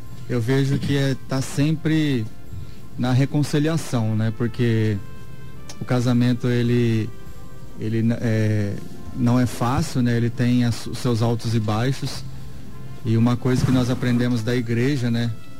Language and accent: Portuguese; Campo Grande, Mato Grosso do Sul, Brazil; Eu sou mato-grossense mesmo, né? É. Sou campograndense, nascido e criado em Campo Grande.